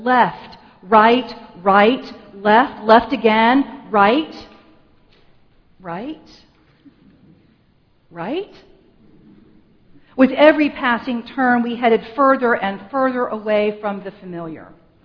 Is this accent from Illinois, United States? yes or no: no; Virginia, United States; I grew up in Tidewater, Virginia, the area of the state as you move east past Richmond, an area crisscrossed by waterways of various types, streams and creeks, rivers, ponds, marshes, and swamps.